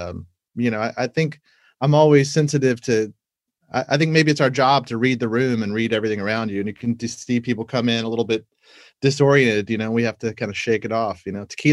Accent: Georgia, United States; I mean, growing up in Georgia, I didn't really love country. It wasn't my thing at all.

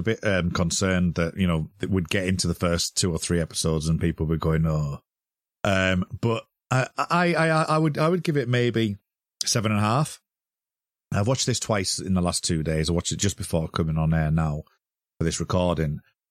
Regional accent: United Kingdom; bearing in mind, we're both British, so, you know, we don't have the same kind of culture as America

